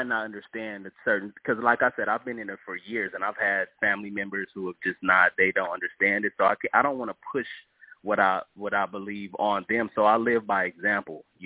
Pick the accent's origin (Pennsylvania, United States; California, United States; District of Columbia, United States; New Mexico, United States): California, United States; Los Angeles; I'm from the Los Angeles area.